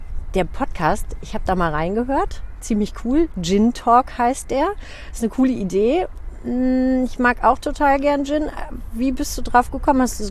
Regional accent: Northern Germany, Germany; ich komme aus dem Norden

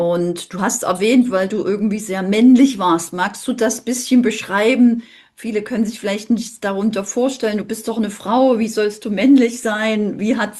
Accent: Dresden, Saxony, Germany; Nicht nur, weil Dresden meine Heimat ist

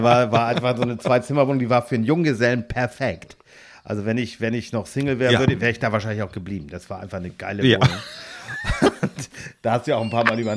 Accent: Niebüll, Schleswig-Holstein, Germany; born there; Ich bin ja geboren in Niebel.

